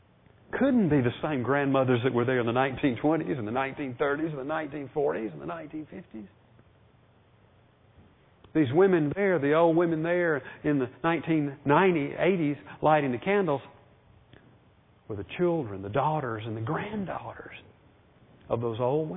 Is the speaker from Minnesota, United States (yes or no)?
no; Birmingham, Alabama, United States; I was raised in Birmingham. In 1963, I was 11, 12 years old. Birmingham had another name at that time called Bombingham.